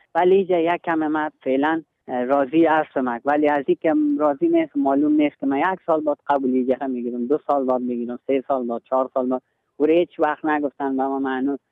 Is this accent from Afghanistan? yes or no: yes; Logar, Afghanistan; من وطنم خوم جنگ هست، من از ولایت لوگر هستم